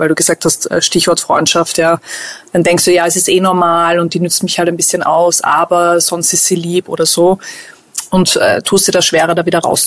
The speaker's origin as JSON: {"language": "German", "region": "Texas", "country": "United States", "tie": "born or raised there", "first_language": "English", "second_language": "German", "said": "ich bin in Texas aufgewachsen und somit ist irgendwie texanisch, nein, Englisch natürlich meine Herzenssprache der Emotionen."}